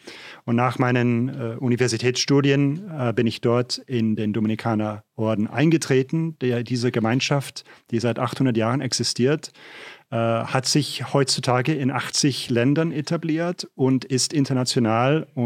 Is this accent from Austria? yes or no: no; Jülich, North Rhine-Westphalia, Germany; Also ich bin in Deutschland geboren, ja, in Jülich. Das ist eine schöne, kleine, mittelalterliche Stadt in der Gegend von Aachen. Bin dort aufgewachsen. Meine Mutter ist Österreicherin, mein Vater ist Rheinländer.